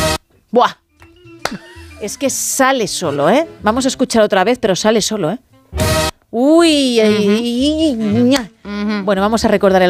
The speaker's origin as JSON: {"language": "Spanish", "country": "Italy", "said": "De la Bella Italia. Qué maravilla."}